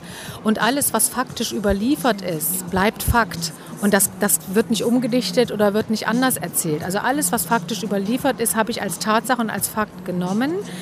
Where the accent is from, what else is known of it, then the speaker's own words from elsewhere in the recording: East Germany, Germany; Ich bin ja ein Kind der DDR. Das heißt, ich habe dieses Land erlebt und ich weiß, wie es war.